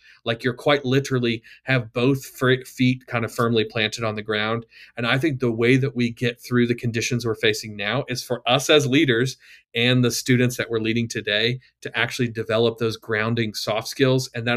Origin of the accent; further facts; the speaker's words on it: the South, United States; I grew up in the South, so we don't have a lot of snowy whiteout conditions.